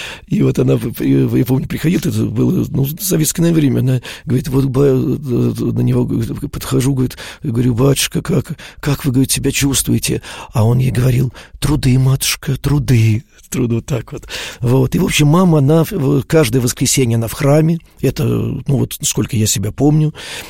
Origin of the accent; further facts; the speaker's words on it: Moscow, Russia; born there; я уже родился, когда мы жили в Выхино, тогда Ждановская была, Ждановская, Ташкентская улица была.